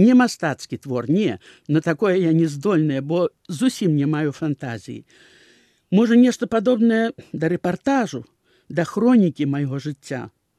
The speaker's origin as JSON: {"language": "Belarusian", "town": "Babruysk", "region": "Mogilev Region", "country": "Belarus", "tie": "born there", "said": "Я нарадзілася ў Бабруйску ў 1930 годзе."}